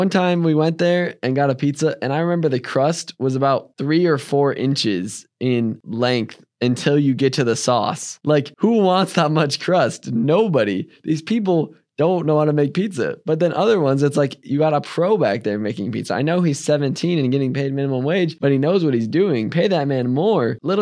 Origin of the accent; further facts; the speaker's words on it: Michigan, United States; I definitely miss growing up in Michigan.